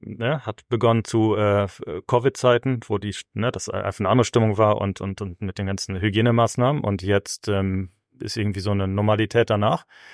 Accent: Osnabrück, Lower Saxony, Germany; moved away as an adult; now in Poland; ich bin nicht Pole, ich komme aus Osnabrück, ich komme aus Norddeutschland, aber irgendwie haben die Lebenswege mich über Studium, über Ostdeutschland, dann Warschau und dann genau dieses Treffen dann dazu verführt, dass ich in Polen bleibe.

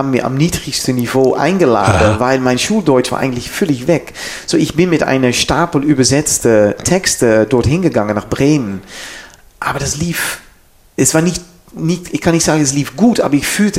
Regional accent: Netherlands; German is a second language; weil ich bin ein Niederländer.

